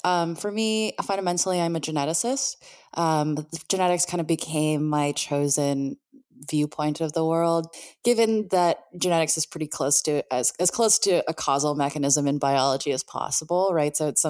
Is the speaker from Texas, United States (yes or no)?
no; San Diego, California, United States; You know, I grew up in San Diego and spent a lot of time in the craft beer scene.